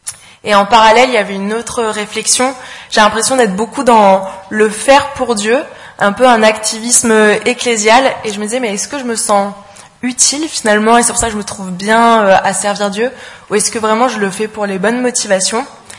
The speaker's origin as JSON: {"language": "French", "town": "Grenoble", "region": "Auvergne-Rhône-Alpes", "country": "France", "said": "Je viens de Grenoble. J'ai grandi dans une famille chrétienne."}